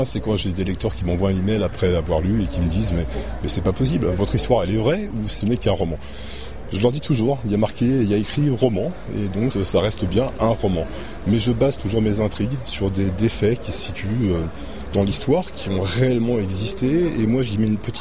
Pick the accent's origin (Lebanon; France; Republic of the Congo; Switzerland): France; Paris, Île-de-France; born there; now in Château-Arnoux, France; Je suis né à Paris, études à Paris, et après une vie aventureuse. J'ai parcouru beaucoup de pays, beaucoup de continents, et j'ai fini par me poser, enfin, un jour. Et puis, dernièrement, il y a 3 ans maintenant, à Château-Arnoux.